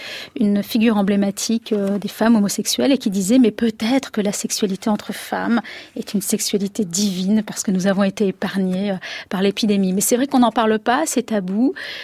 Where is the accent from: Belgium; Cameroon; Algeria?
Algeria; moi je nais en 67. Ma mère accouche pour moi en France, mais en juillet et en septembre, j'arrive en Algérie. Donc moi je suis entièrement algérienne, mais bizarrement je suis algérienne par ma mère française.